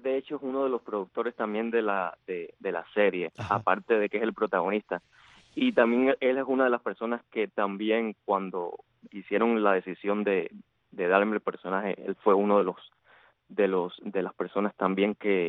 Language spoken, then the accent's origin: Spanish; Havana, Cuba; born there; Yo nací en La Habana, Cuba, en playa.